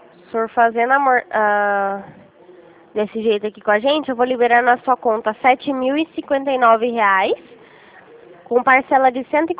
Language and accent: Portuguese; Minas Gerais, Brazil; now in Rio Claro, Brazil; Eu sou de Rio Claro. Na verdade, eu sou mineira. Aí eu moro aqui em Rio Claro e moro em Rio Claro e trabalho aqui do lado do Banco Santander, na Avenida 3.